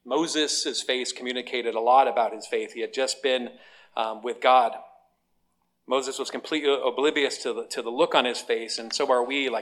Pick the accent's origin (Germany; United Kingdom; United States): United Kingdom; Scotland; me being a Scottish person, or, you know, from Scottish descent